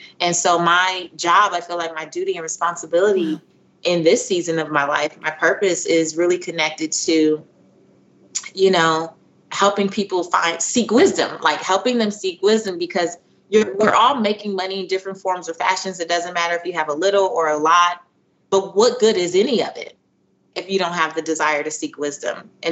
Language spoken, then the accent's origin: English; Belize; I'm Central American. I'm Belizean. I grew up in the household with a single mom and grandma.